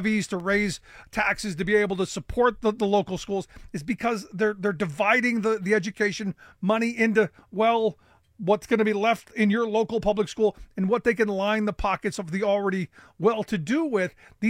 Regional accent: Ohio, United States; Now I turn my sights to my home state of Ohio.

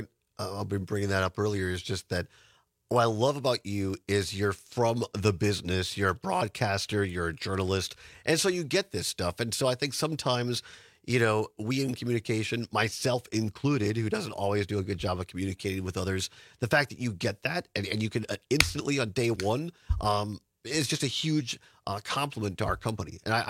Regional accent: Richland Center, Wisconsin, United States; I grew up in Richland Center and WRCO, and now part of it is WRCE, is my home station.

